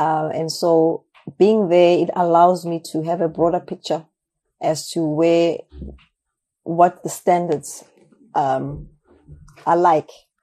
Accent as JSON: {"language": "English", "country": "South Africa", "said": "it's my roots. I am from Africa. I am from South Africa."}